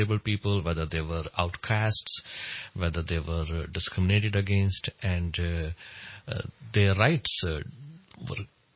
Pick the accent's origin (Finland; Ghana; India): India; moved away as an adult; now in United States; I was born in India. And 24 years ago, I came to America with $100 in my pocket and a dream that my daughter would have a better life and will live in a better place.